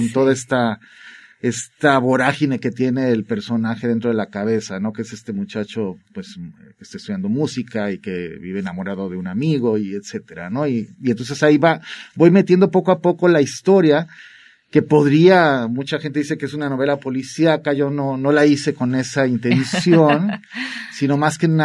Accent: Veracruz, Mexico; todas mis novelas siempre suceden en mi tierra, ¿no? En Veracruz.

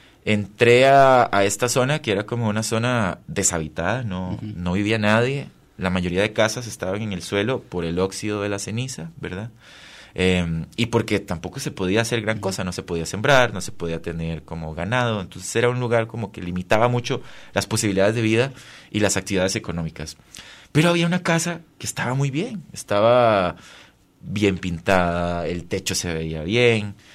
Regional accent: Costa Rica; Yo soy costarricense.

